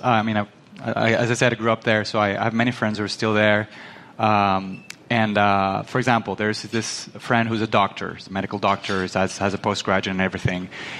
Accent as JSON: {"language": "English", "country": "Venezuela", "tie": "born or raised there", "moved": "yes", "said": "I'm born and raised in Venezuela. I lived there until 2015. I am now traveling"}